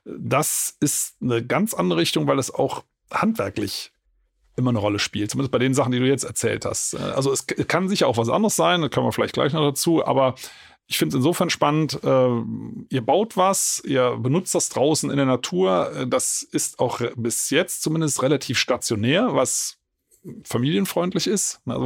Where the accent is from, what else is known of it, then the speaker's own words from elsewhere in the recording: Rhineland-Palatinate, Germany; ich komme aus der Eifel, da gibt es kein Wasser, wo man drin versinken kann